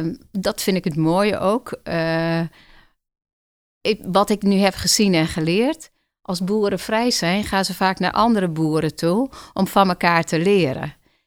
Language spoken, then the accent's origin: Dutch; Friesland, Netherlands; En ik kom oorspronkelijk uit Friesland en ik heb veel op de boerderij gespeeld.